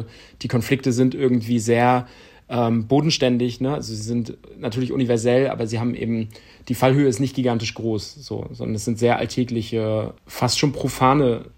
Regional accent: Rostock, Mecklenburg-Vorpommern, Germany; also ich bin in Rostock geboren, aufgewachsen. Nach der Wende allerdings, ich wohne auch jetzt noch in Rostock.

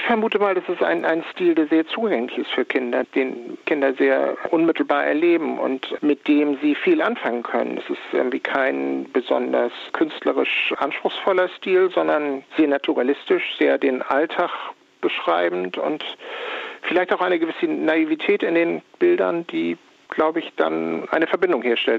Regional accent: Germany; now in United Kingdom; Wir sind beide Deutsche, die nach England gekommen sind. Ich bin als EU-Bürger hergekommen unter schönen Umständen

